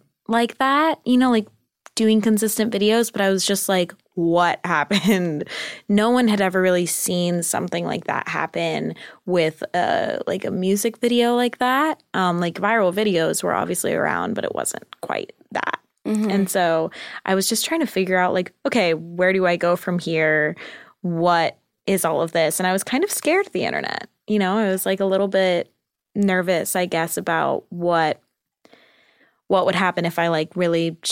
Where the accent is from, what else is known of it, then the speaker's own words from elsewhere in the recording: California, United States; I think they have them in Orange County where I'm from